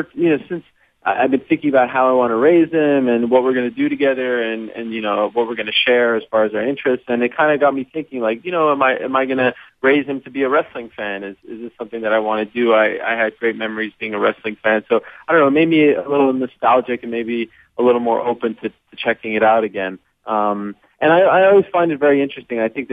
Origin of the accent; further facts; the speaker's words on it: Montreal, Quebec, Canada; I tuned in because I'm from Montreal.